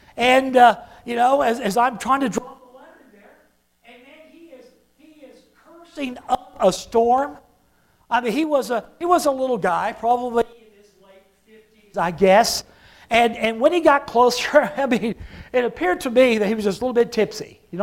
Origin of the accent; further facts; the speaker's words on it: Texas, United States; I still had Texas plates on my van, and so I said, I'm from Texas.